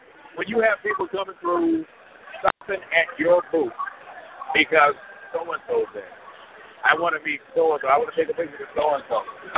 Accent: Kankakee, Illinois, United States; I'm from Kankakee, off of Illinois.

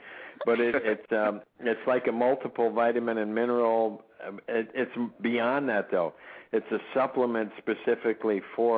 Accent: New York, United States; now in Wisconsin, United States; No, I was actually born and raised in New York, but then I moved to Wisconsin in 1970.

